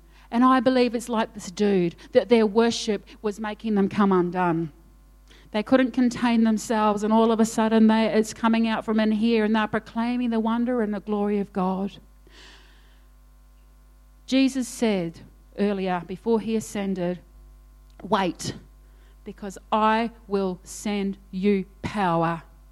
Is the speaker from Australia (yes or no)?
yes; Australia; We're Australian.